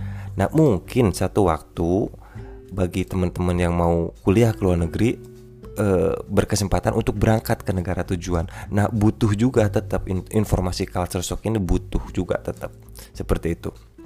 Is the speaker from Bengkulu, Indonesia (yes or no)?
no; Indramayu, West Java, Indonesia; walaupun kami bertetangga, Indramayu dan Subang itu banyak perbedaan.